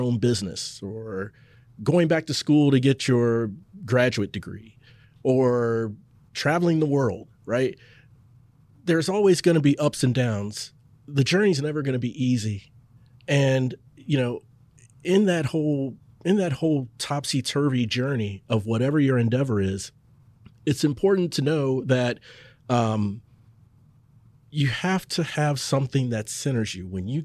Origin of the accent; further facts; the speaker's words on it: Cincinnati, Ohio, United States; now in North Texas, United States; And then I had to move to North Texas. I'm from Cincinnati.